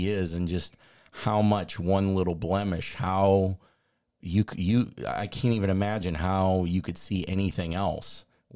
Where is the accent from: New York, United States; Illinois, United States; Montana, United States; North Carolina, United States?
Illinois, United States; Chicago; I grew up in Chicago in the 90s, so Michael Jordan was everything.